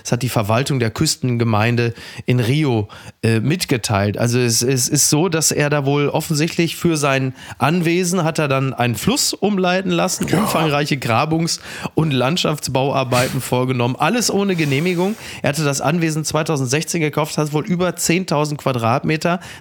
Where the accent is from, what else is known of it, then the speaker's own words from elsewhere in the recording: Germany; da muss man jetzt natürlich als Deutscher, da packt man sich natürlich an den Kopf